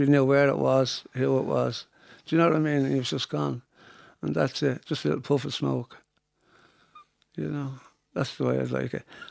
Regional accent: Ireland; Absolutely love being Irish.

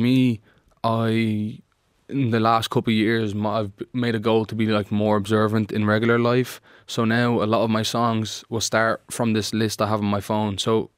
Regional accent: Ireland; I'm just another artist. I'm another perspective. I'm another Irish artist, importantly.

